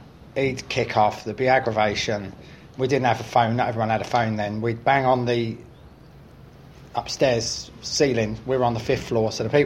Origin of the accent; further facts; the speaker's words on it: London, United Kingdom; I grew up in West London